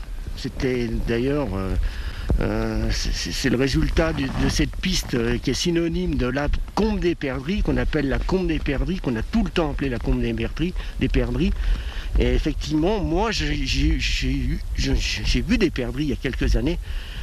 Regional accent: Auvergne-Rhône-Alpes, France; Moi, je suis d'Aïs, moi, je suis natif de la vallée de l'Arve, donc j'ai tout le temps entendu parler de la perdrix blanche.

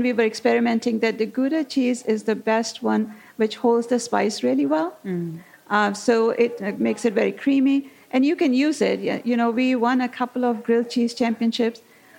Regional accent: Pakistan; growing up in Pakistan, we usually have the fresh cheese, which is the paneer, and that's all I knew.

